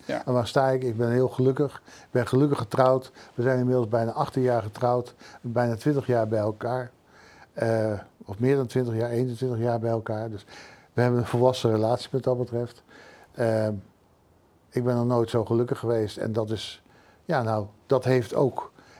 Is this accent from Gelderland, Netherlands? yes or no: yes; Arnhem, Gelderland, Netherlands; Ik kom uit Arnhem, ja.